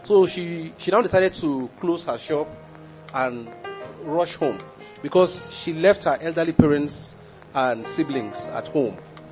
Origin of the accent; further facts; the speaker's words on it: Gulak, Adamawa, Nigeria; I am from Madagali local government, Gulak, precisely. Gulak is the local government headquarters of Madagali local government.